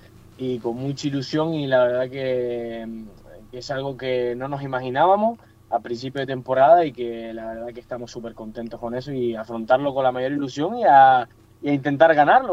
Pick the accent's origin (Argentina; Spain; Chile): Spain; Canary Islands; also born or lived in Venezuela; Además yo, o sea, crecí en Canarias, pero bueno, uh-huh. soy de Venezuela, ascendencia venezolana.